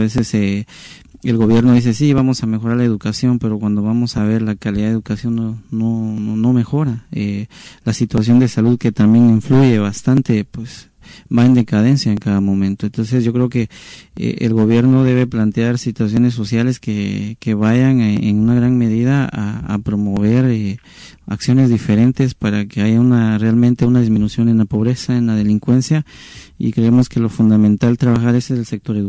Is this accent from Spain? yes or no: no; Guatemala; nosotros como guatemaltecos hasta cierto punto culpamos